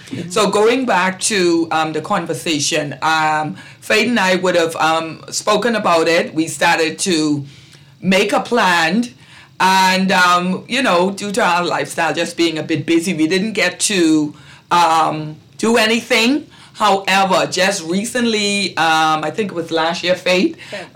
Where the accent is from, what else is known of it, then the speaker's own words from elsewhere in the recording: Eleuthera, Bahamas; also born or lived in Nassau; I personally, we were born in Nassau, most of my siblings, but we grew up on Eleuthera, of course.